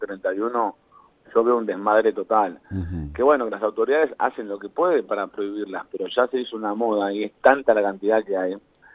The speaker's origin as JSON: {"language": "Spanish", "town": "La Plata", "region": "Buenos Aires Province", "country": "Argentina", "tie": "born there", "said": "Sí, soy nacido acá en La Plata."}